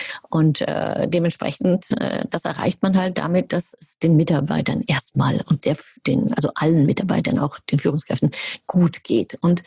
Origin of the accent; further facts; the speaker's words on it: Germany; ich bin ja Deutsche